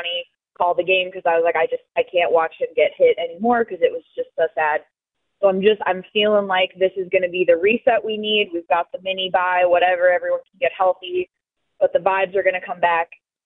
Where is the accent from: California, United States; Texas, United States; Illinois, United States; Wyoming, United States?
Wyoming, United States; I'm from Wyoming. Went to Wyoming myself.